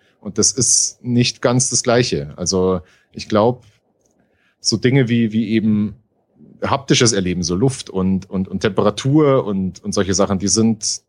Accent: Ingolstadt, Bavaria, Germany; also ich komme aus Ingolstadt

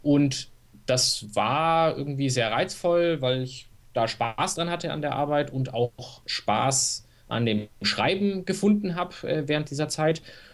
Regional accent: Nuremberg, Bavaria, Germany; Nein, ich komme aus Nürnberg.

